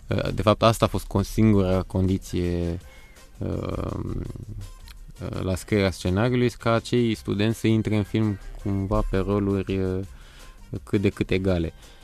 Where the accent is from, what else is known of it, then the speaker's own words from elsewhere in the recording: Bucharest, Romania; Sunt bucureștean.